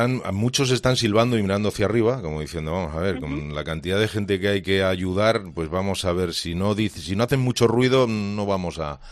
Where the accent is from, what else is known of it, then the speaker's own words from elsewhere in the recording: Spain; soy español por los cuatro costados